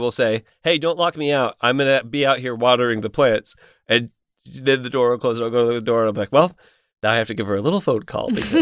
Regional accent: Indiana, United States; I grew up in Indiana where it's like, oh, a lawnmower? I need a lawnmower.

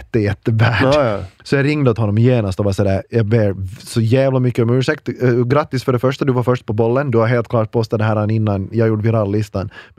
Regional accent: Finland; Alltså som en kanelbulle på där vi kommer ifrån. Mm-hmm. Örfil betyder kanelbulle på finlandssvenska.

